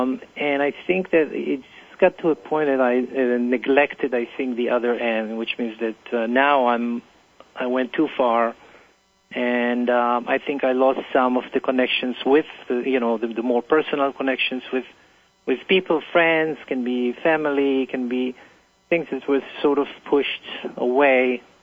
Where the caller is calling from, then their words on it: Teaneck, New Jersey, United States; I'm from Teaneck, New Jersey.